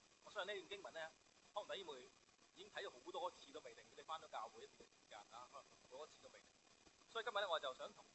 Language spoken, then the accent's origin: Cantonese; China; 我哋中國人咧好少講我愛你嘅嚇，外國人就要好容易講 I love you 咁樣嚇。